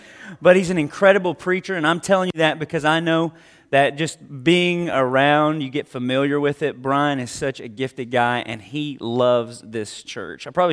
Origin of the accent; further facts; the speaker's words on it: Arkansas, United States; So I grew up in Arkansas